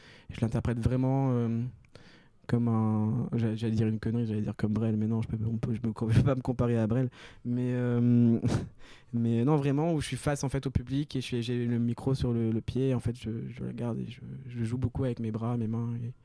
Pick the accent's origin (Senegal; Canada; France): France; Caen, Normandy; vu que je viens de Caen